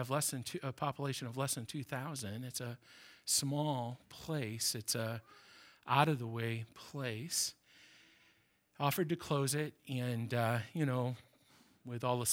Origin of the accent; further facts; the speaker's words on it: Lansing, Michigan, United States; I grew up in Lansing.